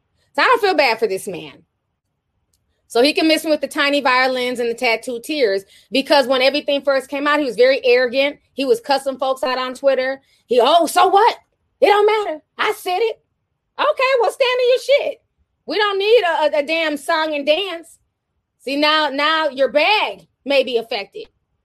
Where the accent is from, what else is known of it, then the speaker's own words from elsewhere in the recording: Midwest, United States; you thought growing up in the Midwest that a lot of Puerto Ricans look like